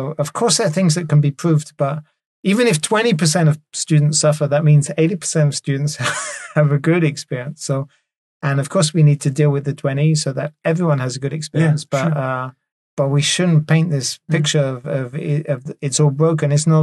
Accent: France; accent: French; English is a second language; So I was on French radio with my humble French accent

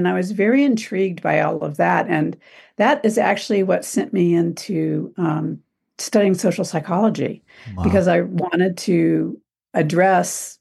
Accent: Morgantown, West Virginia, United States; also born or lived in Europe / California; I'm actually from Morgantown, West Virginia.

